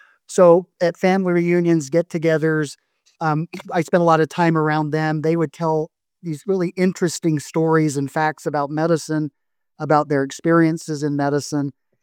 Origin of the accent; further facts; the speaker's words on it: Salt Lake City, Utah, United States; that's where my parents went, and that's where I was born. But I grew up mostly in Salt Lake City.